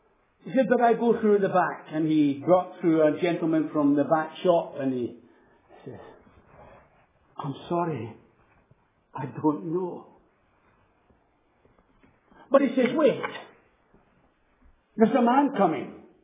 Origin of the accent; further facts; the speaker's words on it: Lahore, Punjab, Pakistan; He's older than you, of course, but we grew up in Lahore together.